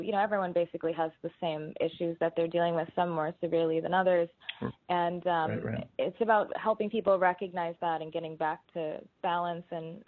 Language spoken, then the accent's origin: English; New York, United States; I grew up in New York. My road trip out from New York to California